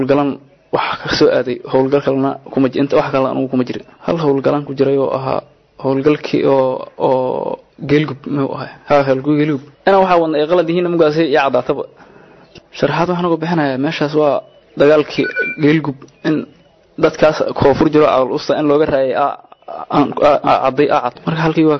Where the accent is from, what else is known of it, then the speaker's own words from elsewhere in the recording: Mogadishu, Banaadir, Somalia; waxaan ka imaaday xamar